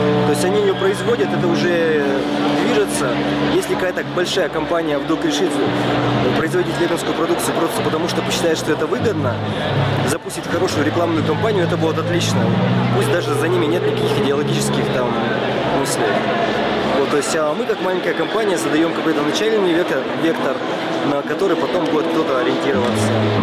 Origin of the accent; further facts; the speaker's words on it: Saint Petersburg, Russia; Нет, мы из Питера.